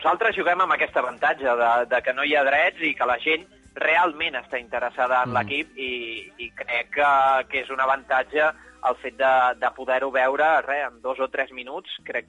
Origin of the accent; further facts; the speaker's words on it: Catalonia, Spain; per la gent que som del Maresme